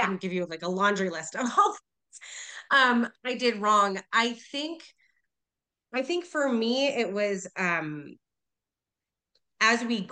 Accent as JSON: {"language": "English", "region": "East Coast", "country": "United States", "said": "I'm from the East Coast originally."}